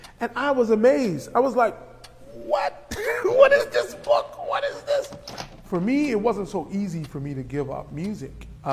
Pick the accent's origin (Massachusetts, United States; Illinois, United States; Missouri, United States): Illinois, United States; Chicago; you know, I'm from Chicago. I was born in Chicago, on the west side of Chicago, in a pretty rough neighborhood, you know? A very rough neighborhood.